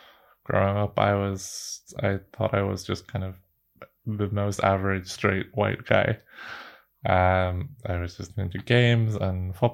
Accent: Ireland; Growing up in Ireland, which in the 90s

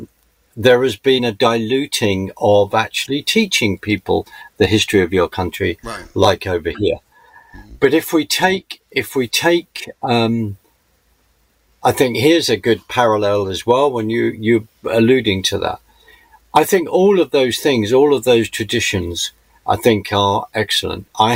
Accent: United Kingdom; because I'm British

